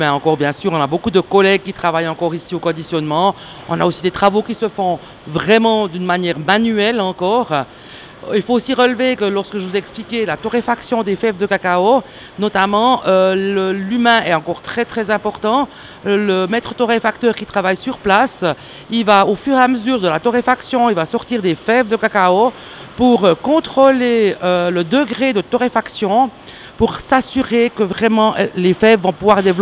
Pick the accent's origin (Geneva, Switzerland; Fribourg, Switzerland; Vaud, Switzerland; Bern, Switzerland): Bern, Switzerland; Courtébert; Je viens de Courtébert, exactement.